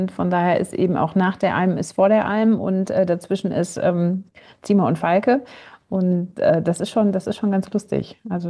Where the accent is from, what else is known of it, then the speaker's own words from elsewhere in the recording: Hattingen, North Rhine-Westphalia, Germany; also born or lived in Bochum; ich bin ja ursprünglich ein Ruhrpott-Kind. Ich bin ja gebürtige, also geboren bin ich in Bochum, aufgewachsen bin ich in Hattingen.